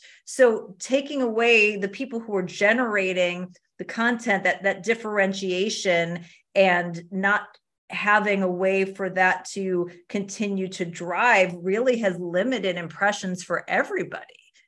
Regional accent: Chicago, Illinois, United States; It's like, I'm from Chicago. We still call it the Sears Tower, right?

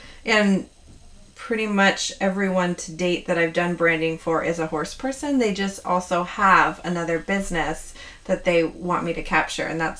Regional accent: California, United States; Growing up in Sonoma County and writing my whole life, essentially, I had plenty of people to ask to pose for me.

